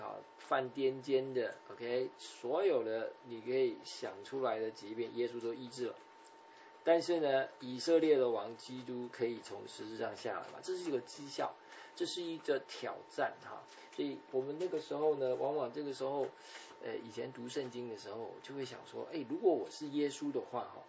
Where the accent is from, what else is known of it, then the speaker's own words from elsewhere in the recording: China; 我们中国人有一个不太好的个性，就是说我们见不得人好